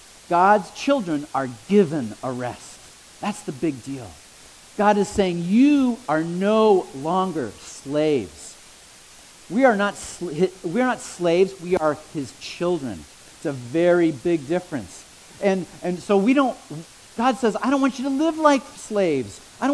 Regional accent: Erie, Pennsylvania, United States; So my hometown is Erie, Pennsylvania. Erie, Pennsylvania has the record for snowfalls in the United States.

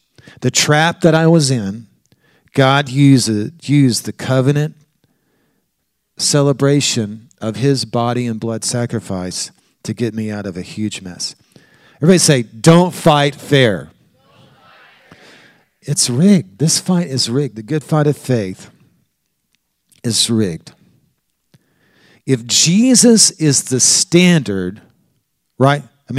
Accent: Oklahoma, United States; I'm from Oklahoma. I have a lot of Native American friends.

